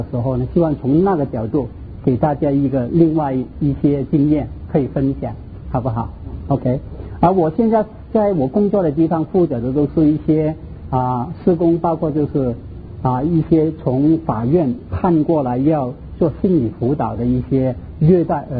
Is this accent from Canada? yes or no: no; Hong Kong; Chinese is a second language; now in United States; 我是从香港过来，所以你听到我的国语都是怪怪的哈。